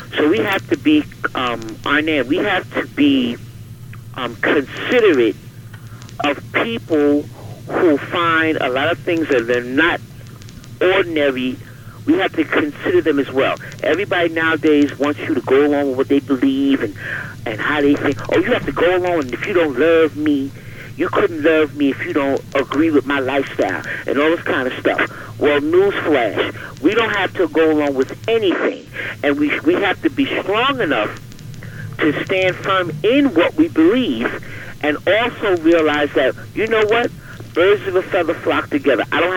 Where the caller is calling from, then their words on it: Manhattan, New York, United States; from Manhattan.